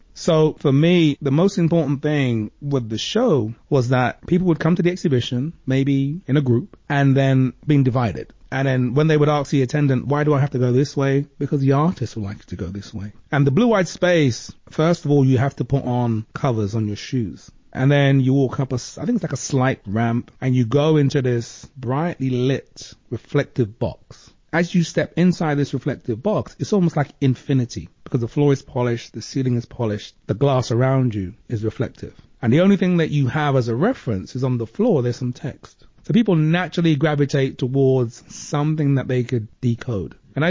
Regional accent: London, United Kingdom; I immediately hark back to my early years as a young kid growing up in London and seeing the National Front on the street corners.

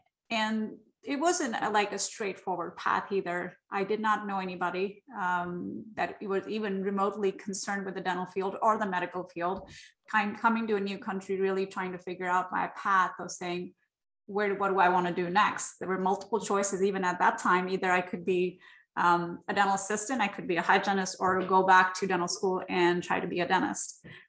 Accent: India; I was born and raised in India

